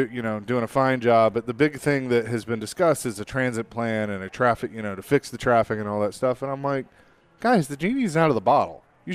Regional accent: New Jersey, United States; David, I'm from New Jersey, and I have to do it.

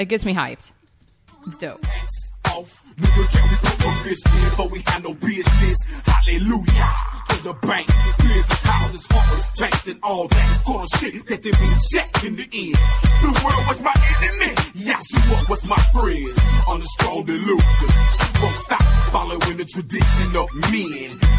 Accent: Atlanta, Georgia, United States; And I'm from Atlanta, and I'm going to play this track by … which is a collective.

